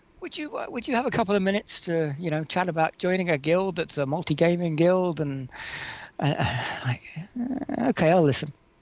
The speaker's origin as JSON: {"language": "English", "country": "Jersey", "said": "No, which is not New Jersey. It's the Jersey that New Jersey was named after."}